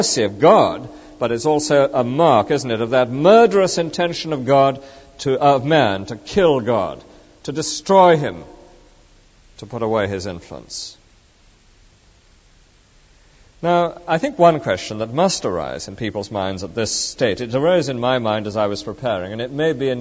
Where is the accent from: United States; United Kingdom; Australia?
United Kingdom; England; as an Englishman myself, that we as in this country love that grey, moderate land in between.